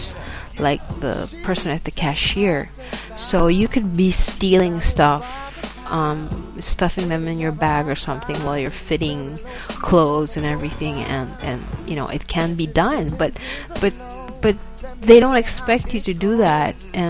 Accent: Manila, Metro Manila, Philippines; I guess that's what I've learned growing up in Manila

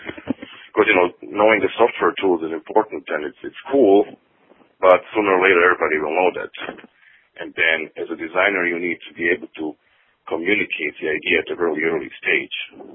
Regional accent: Croatia; English is a second language; also born or lived in Austria / Germany; my, you know, original country of Yugoslavia, which now, of course, is 6 different countries due to the war. So technically I'm from Yugoslavia, but, you know, when people ask me now, I'm from Croatia.

